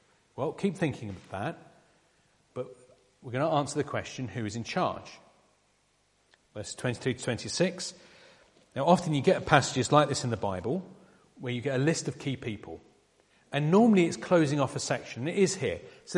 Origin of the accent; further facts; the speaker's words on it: United Kingdom; Now, we're British, we like constitutional monarchs, otherwise we'd be a republic like France.